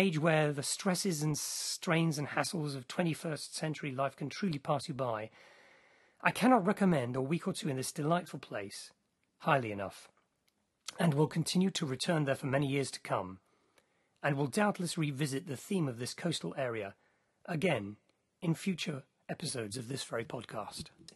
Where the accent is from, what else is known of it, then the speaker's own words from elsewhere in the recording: England, United Kingdom; Yeah, because we're English.